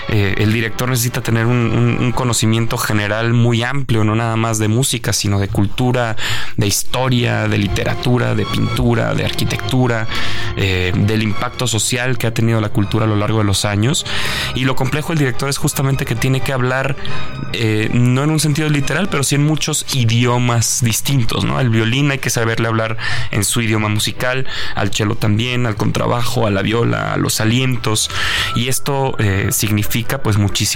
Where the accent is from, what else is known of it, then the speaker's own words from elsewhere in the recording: Guanajuato, Mexico; estaré en Guanajuato, que es mi tierra, soy orgullosamente guanajuatense y tiene 8 años que no dirijo en mi ciudad